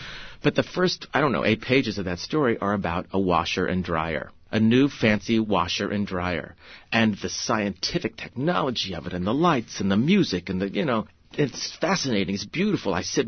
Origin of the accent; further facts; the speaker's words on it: Oklahoma, United States; It's my growing up in Oklahoma.